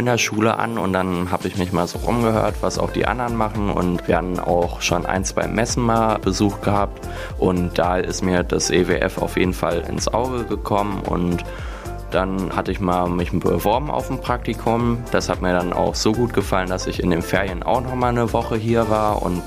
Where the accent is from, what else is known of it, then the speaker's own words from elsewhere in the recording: Strothe, Hesse, Germany; Ich komme aus Strothe